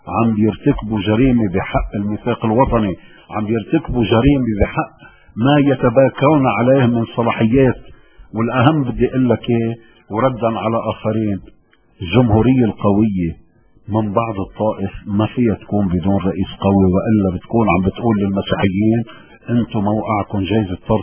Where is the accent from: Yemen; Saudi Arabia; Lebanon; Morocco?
Lebanon; نرجع نصير متساويين بالحقوق والواجبات كلبنانيين مع بعضنا البعض